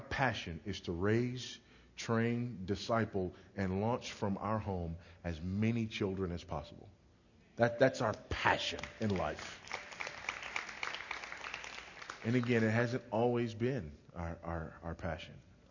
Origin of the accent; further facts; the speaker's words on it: Los Angeles, California, United States; I was raised in a small Southern city called Los Angeles, and in Southern California